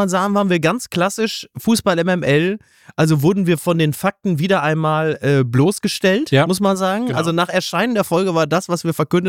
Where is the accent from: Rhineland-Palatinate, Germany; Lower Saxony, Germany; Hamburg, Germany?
Hamburg, Germany; als Hamburger habe ich natürlich gesagt, Hummel, Moers und bin da hingefahren.